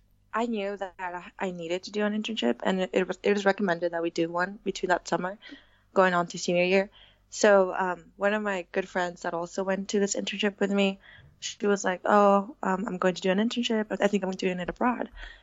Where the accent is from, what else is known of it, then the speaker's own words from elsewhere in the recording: El Paso, Texas, United States; also born or lived in Mexico; For the most part, I was born in El Paso. I lived there most of my life. I did spend some time in Mexico, in middle school. I spent 2 years.